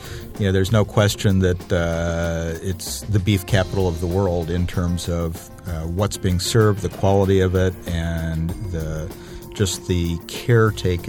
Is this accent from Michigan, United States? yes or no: yes; Ann Arbor, Michigan, United States; From Michigan. I grew up in Ann Arbor, Michigan, and I went to the university there, University of Michigan.